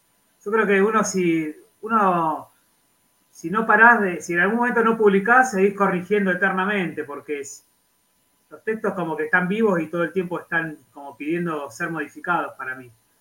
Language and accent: Spanish; Viedma, Río Negro, Argentina; De Viedma, acá en la Patagonia Argentina.